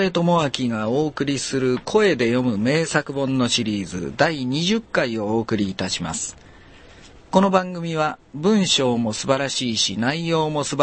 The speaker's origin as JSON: {"language": "Japanese", "town": "Kiryu", "region": "Gunma", "country": "Japan", "tie": "born or raised there", "said": "私がそこへ越したのは実は1歳の時で、私の父が近所の村から出まして桐生市に文房具屋を開いたと。で、開いた時に私はちょうど1歳だったんですが、1歳の時にそこへ引っ越していったんです。"}